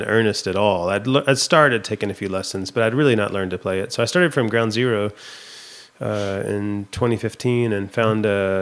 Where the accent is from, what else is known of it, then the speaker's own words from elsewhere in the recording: Alabama, United States; I come from Alabama originally and come from a Presbyterian family, which is comes out of the Church of Scotland.